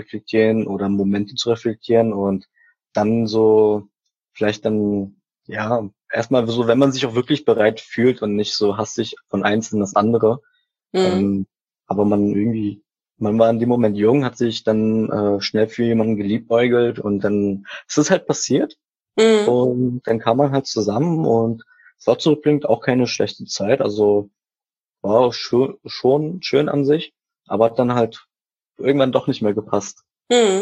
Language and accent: German; Szczecin, West Pomeranian Voivodeship, Poland; born there; Geboren bin ich in Stettin.